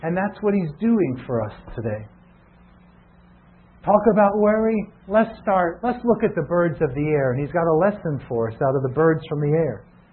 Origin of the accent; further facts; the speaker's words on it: the South, United States; I don't even like Domino's Pizza. I'm from the South. I used to love Domino's Pizza until I moved here and you ruined me.